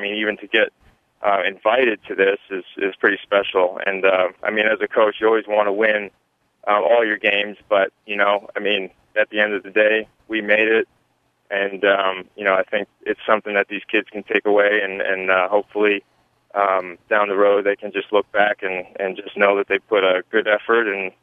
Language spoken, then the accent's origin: English; New Jersey, United States; moved away as an adult; now in Kearney, United States; Well, I grew up in New Jersey, and I moved here 14 years ago.